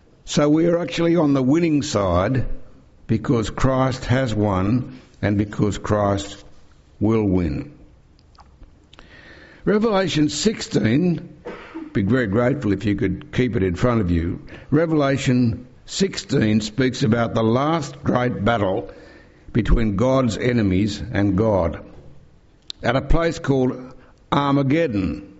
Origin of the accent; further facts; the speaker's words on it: Australia; Now, friends, speaking as an Aussie, it's demoralising to be on the losing side.